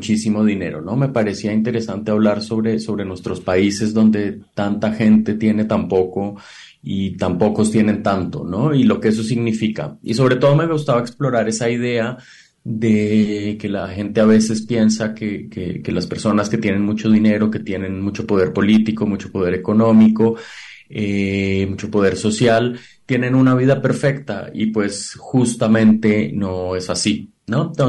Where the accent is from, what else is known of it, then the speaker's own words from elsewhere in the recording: Colombia; now in Mexico; He tenido la suerte de vivir muchísimos años en México, aunque soy colombiano.